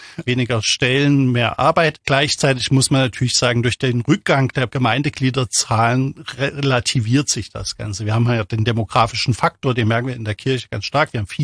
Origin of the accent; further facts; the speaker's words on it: Germany; Ich selbst komme aus der DDR, bin groß geworden in der DDR und bin in einer Familie groß geworden, die so leicht kirchlich sozialisiert war, also nicht besonders intensiv.